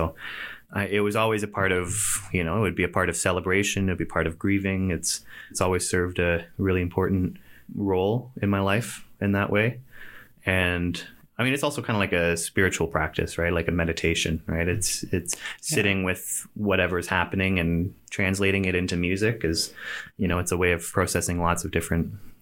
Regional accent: Richmond Hill, Ontario, Canada; also born or lived in Peterborough; I'm from Richmond Hill, originally, an old school Richmond Hillbilly, just north of Toronto. And although I also have spent many years in Peterborough as well, my heart's also out there, and I go back there pretty regularly, too.

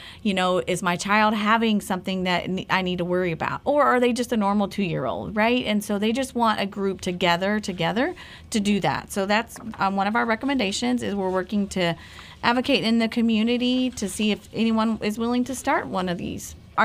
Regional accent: Nashville, Tennessee, United States; I grew up in a big city. I grew up right outside Nashville, Tennessee.

